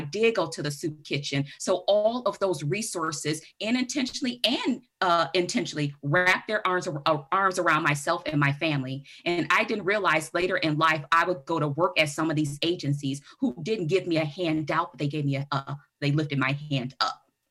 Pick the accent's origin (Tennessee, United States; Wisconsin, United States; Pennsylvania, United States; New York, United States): Wisconsin, United States; Kenosha; So growing up in Kenosha and going through the unified school district, I went to Carthage